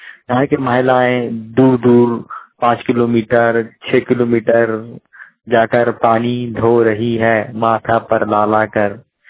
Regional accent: Dhanbad, Jharkhand, India; दरी मोहल्ला, पुराना बाजार, धनबाद, जिला धनबाद, थाना बैंक मोड़ धनबाद का रहने वाला हूँ।

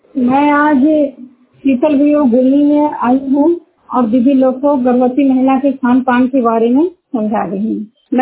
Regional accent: Juniyar, Bihar, India

